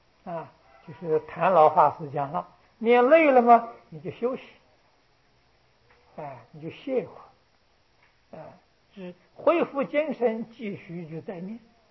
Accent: China; 悲心是怜悯心，我们中国人一般讲的同情心

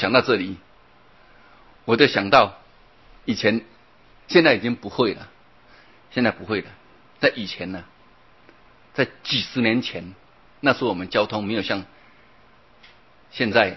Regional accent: Luodong, Yilan County, Taiwan; 现在我们乡下就是这样，左右两边都可以开，尤其我们罗东，哎呀，我一回去啊，真的很害怕

